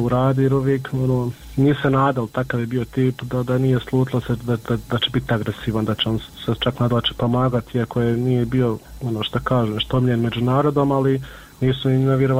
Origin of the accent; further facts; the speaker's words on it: Miljevina, Republika Srpska, Bosnia & Herzegovina; mi smo svi gore iz Miljevine